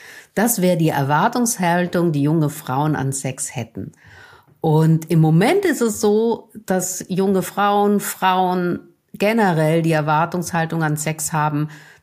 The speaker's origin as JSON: {"language": "German", "region": "Vienna", "country": "Austria", "said": "ich komme aus Wien und da schleichen sich immer wieder mal die österreichischen Worte ein."}